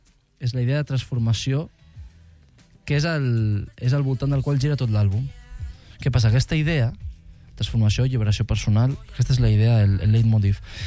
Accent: Valencia, Valencian Community, Spain; moved away; mon pare és de València, uh-huh, jo he nascut en València, i a mi me connecta més el valencià que el català, però bueno, que porto aquí 25 anys i podria cantar en català perfectament.

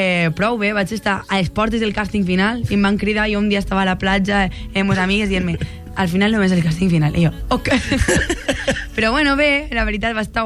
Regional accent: Vinaròs, Valencian Community, Spain; el divendres tanco la gira d'acústics a Vinaròs, al meu poble.

